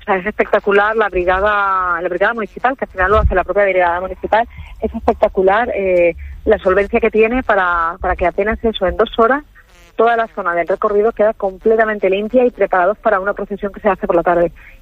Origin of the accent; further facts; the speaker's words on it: Valencian Community, Spain; Sabemos cómo somos los valencianos, ¿eh?